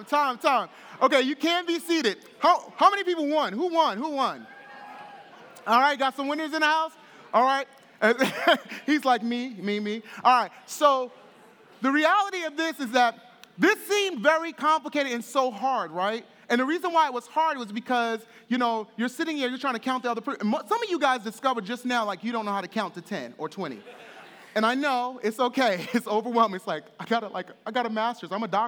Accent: Brooklyn, New York, United States; I grew up in Brooklyn, New York, in what would be considered the urban center or impoverished area, mostly an African-American neighborhood.

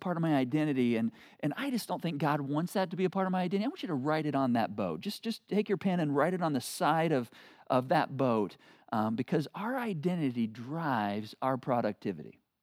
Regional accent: Battle Creek, Michigan, United States; smaller known town, but I grew up in Battle Creek, Michigan.

